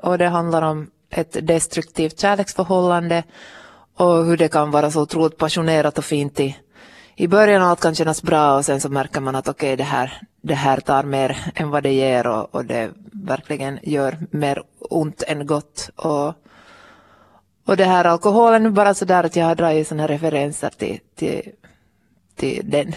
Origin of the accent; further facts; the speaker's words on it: Vaasa, Ostrobothnia, Finland; Jo, Vasa är min hemstad på något vis.